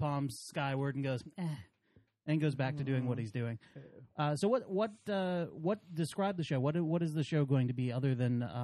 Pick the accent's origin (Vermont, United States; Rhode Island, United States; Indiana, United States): Vermont, United States; I'm from Vermont, where 99% of the population is white.